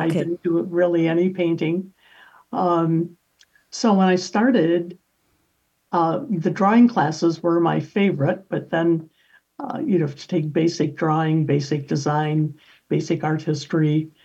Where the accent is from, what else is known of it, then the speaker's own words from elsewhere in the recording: Freeport, Illinois, United States; I grew up in Freeport, Illinois, about 100 miles west of Chicago and 100 miles east of the Mississippi River and 15 miles from the Wisconsin border